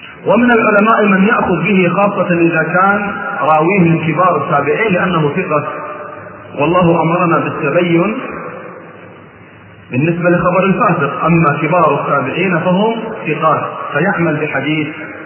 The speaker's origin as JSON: {"language": "Arabic", "country": "Kuwait", "said": "إلى أن تصل الحالة كما وصلت عندنا في الكويت"}